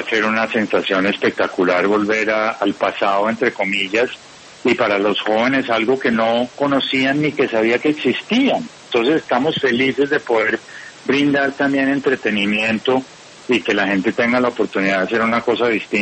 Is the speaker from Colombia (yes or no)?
yes; Colombia; a mí eso me tiene muy complacido como colombiano.